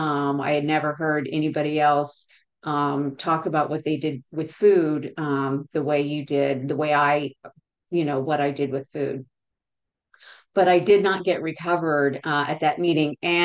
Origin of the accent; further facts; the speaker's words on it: Texas, United States; And I was living in Houston, Texas at the time. I grew up in Texas.